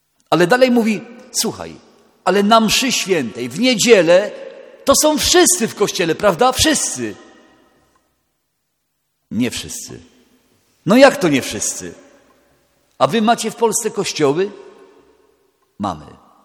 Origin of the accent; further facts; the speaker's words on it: Częstochowa, Silesian Voivodeship, Poland; jestem z Polski, z Częstochowy, z diecezji częstochowskiej